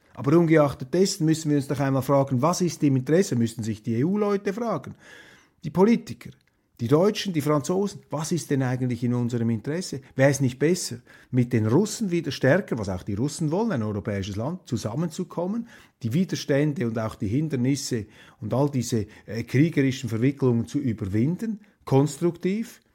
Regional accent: Switzerland; Wir sind Schweizer, wir stehen dem Ganzen ja auch mit freundlicher, wohlwollender Distanz gegenüber.

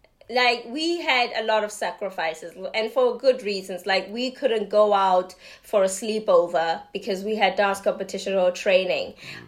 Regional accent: Mabopane, Gauteng, South Africa; Mabupane, which is how we say it, but it's more now. It's not now. It's an extension of Pretoria.

